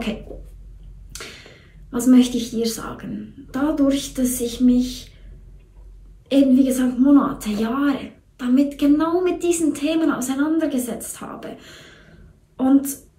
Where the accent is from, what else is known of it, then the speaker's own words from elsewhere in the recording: Bern, Switzerland; weil ich bin Bernerin, weißt du, wir haben immer ein bisschen länger so beim Sprechen und so.